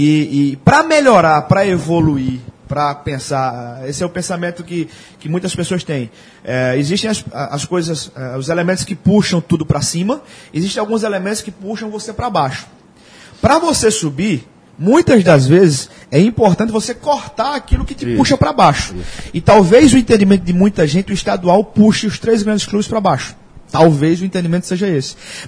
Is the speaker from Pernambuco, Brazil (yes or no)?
yes; Caruaru, Pernambuco, Brazil; also born or lived in Arcoverde; Eu sou do interior do estado, eu nasci em Arco Verde e me criei em Caruaru, sou caruaruense de coração.